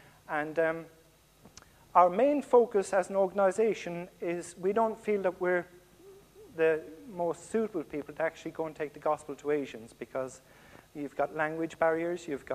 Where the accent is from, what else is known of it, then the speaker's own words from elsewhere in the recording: Ireland; moved away as an adult; And I'm an Irish immigrant, if you want to strictly say. I've lived over here for over 35 years, which is well over half my life.